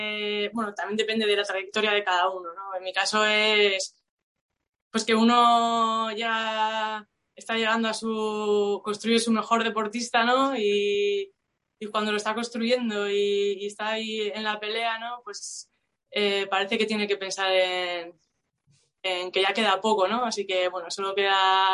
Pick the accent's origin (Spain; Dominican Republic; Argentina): Spain; siendo un triatleta español